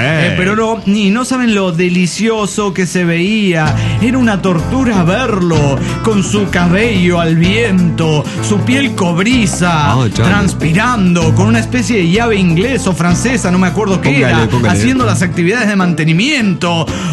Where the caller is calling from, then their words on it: Oruro, Bolivia; de Oruro.